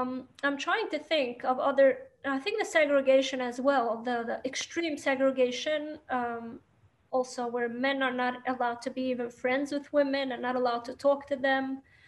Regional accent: New York, United States; first language Yiddish; English is a second language; I'm from New York, but I speak Yiddish as a first language.

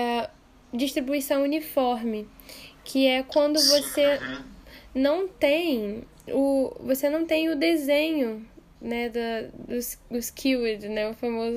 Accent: Cabo Frio, Rio de Janeiro, Brazil; Eu sou da região dos Lagos, do Rio de Janeiro. Eu sou de Cabo Frio.

